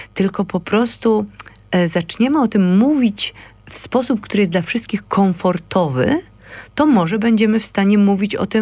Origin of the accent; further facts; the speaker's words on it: Katowice, Silesian Voivodeship, Poland; No ja pochodzę po prostu z 9. piętra katowickiego bloku, lata 80., 90., fajni rodzice.